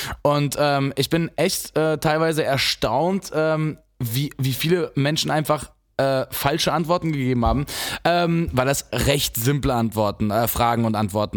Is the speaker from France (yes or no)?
yes; France; Ja doch, genau, ich bin Franzose.